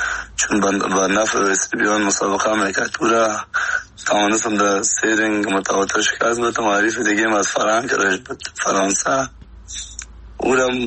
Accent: Afghanistan; moved away as an adult; تا که از افغانستان برام آمدیم 20 ساله بودم

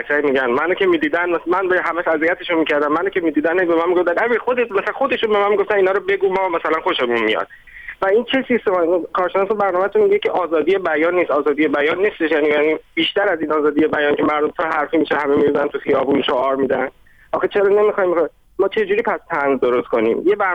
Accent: Iran; من خودم ترکم،

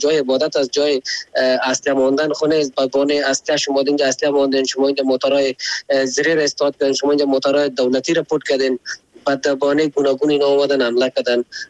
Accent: Afghanistan; ما خو افغان هستیم

